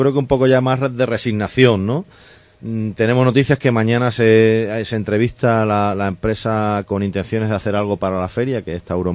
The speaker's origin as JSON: {"language": "Spanish", "town": "Seville", "region": "Andalusia", "country": "Spain"}